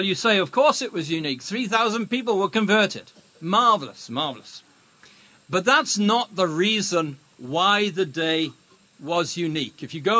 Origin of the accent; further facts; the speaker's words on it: Wales, United Kingdom; now in United States; I come from Wales